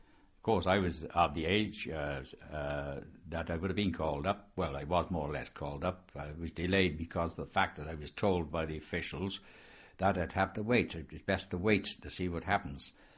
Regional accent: Penarth, Wales, United Kingdom; I was born in Penarth in South Wales. And I've lived in this house practically all my life.

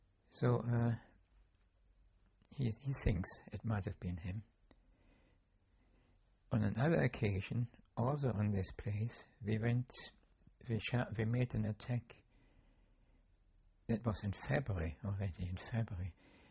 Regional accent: United Kingdom; And we knew that we were British, so we fired at them.

